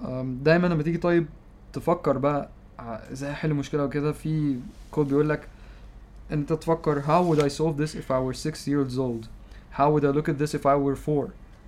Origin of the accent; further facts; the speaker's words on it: Egypt; والمشكله اللي في الكالتشر بتاعتنا كمصريين